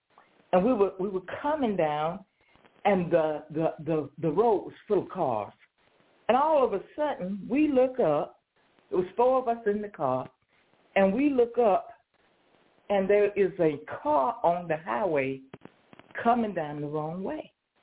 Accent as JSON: {"language": "English", "town": "Clinton", "region": "South Carolina", "country": "United States", "tie": "born or raised there", "said": "I had a speaking engagement in my hometown in Clinton."}